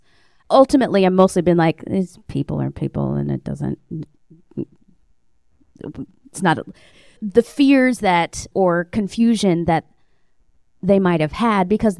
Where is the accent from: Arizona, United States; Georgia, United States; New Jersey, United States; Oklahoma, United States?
Oklahoma, United States; Tulsa; And I'm from Tulsa, Oklahoma. Oklahoma is a pretty conservative place. And I grew up in a religious community and my whole family's still there.